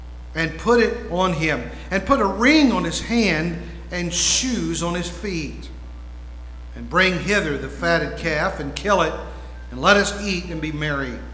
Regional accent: West Virginia, United States; Sorry, I'm from West Virginia. You know, what can I say? So, we speak West Virginian, you know. I know two languages, English and West Virginian.

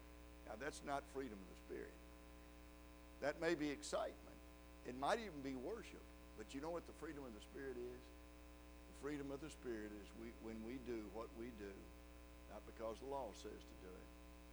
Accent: the South, United States; I'm from the South. Did y'all know that?

